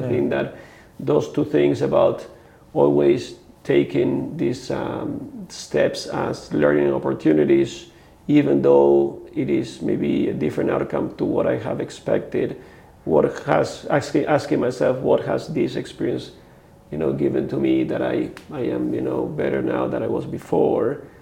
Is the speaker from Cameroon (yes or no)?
no; Argentina; I grew up in a in Argentina in a very wealthy family, driven by my father's family business, which was very successful.